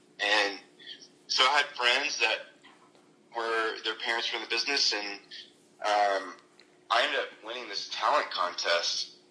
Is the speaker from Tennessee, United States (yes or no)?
yes; Nashville, Tennessee, United States; Yeah, you know, growing up in Nashville, my mom was a hairdresser, my dad was a police officer